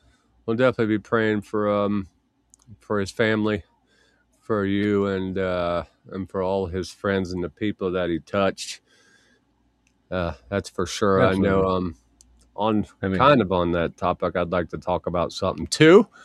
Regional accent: Florida, United States; yeah, I'm from Florida. Yeah. I don't get in Florida water.

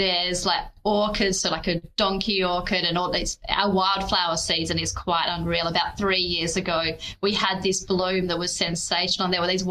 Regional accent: Australia; So as the Australian, I have been informed that there is a well-known … in the world.

